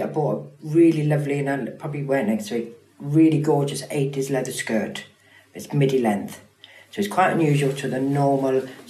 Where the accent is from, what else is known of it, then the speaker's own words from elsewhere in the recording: Pontypridd, Wales, United Kingdom; from Pontydewi, who just happens to love clothes. And I will always be … from Ponty, who happens to love clothes.